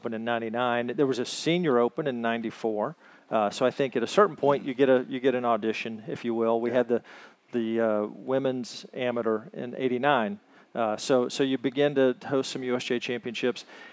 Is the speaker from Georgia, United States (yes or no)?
yes; Augusta, Georgia, United States; I grew up in Augusta, Georgia, but had never heard of Pinehurst before.